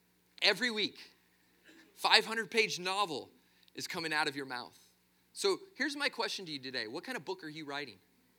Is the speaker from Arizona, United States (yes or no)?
yes; Arizona, United States; Now, growing up, I grew up in Arizona, and Arizona, we breed a special type of redneck.